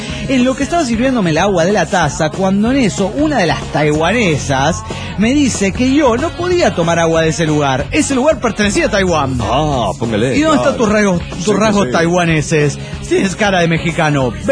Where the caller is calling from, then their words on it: Cochabamba, Bolivia; de Cochabamba, Bolivia.